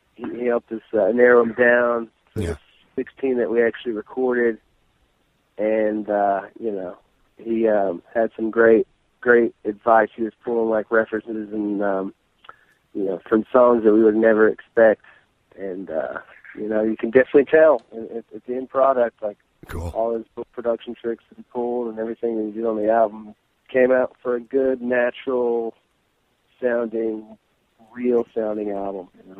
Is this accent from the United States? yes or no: yes; Tennessee, United States; moved away as an adult; So, since I was 20 years old, you know, I'm from Tennessee. I moved away from Tennessee and joined a band in Pennsylvania, auditioned, got the gig, and toured for a little bit.